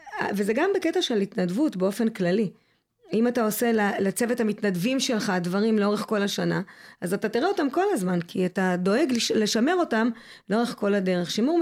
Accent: Mitzpe Ramon, Southern District, Israel; זה מקום שבחרתי לחיות בו, גדלתי בו, עזבתי, וחזרתי מבחירה שלי

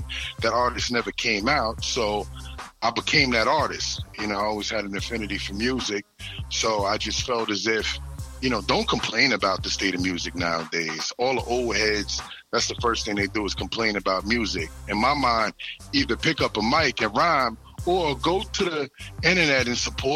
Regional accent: New York, United States; now in Atlanta, United States; I'm from New York originally, and I currently live in Atlanta, Georgia. I'm a New York guy through and through.

